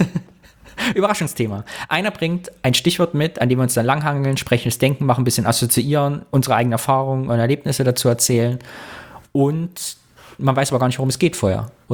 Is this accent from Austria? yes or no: no; East Germany, Germany; now in West Germany; Wir sind beide knapp vor der Wende und vor dem World Wide Web geboren, in einem neuen Deutschland aufgewachsen und im Westen gelandet.